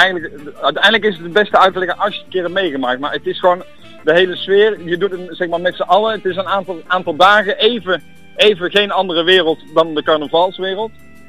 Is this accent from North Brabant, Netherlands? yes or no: yes; Breda, North Brabant, Netherlands; Ik kom uit Breda en werk in Café de Bommel